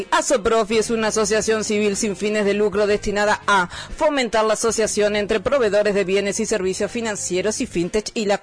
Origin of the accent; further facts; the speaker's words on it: Argentina; Así somos los argentinos.